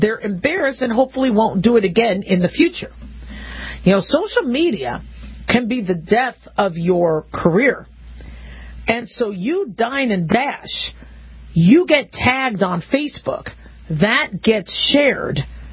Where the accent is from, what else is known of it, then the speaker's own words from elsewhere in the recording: United States; I'm a mom. I'm an American.